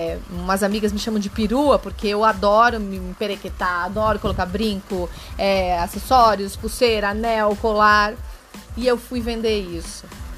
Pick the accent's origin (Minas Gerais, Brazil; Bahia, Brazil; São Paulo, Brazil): São Paulo, Brazil; sou leonina, sou paulista, moro entre Rio e São Paulo.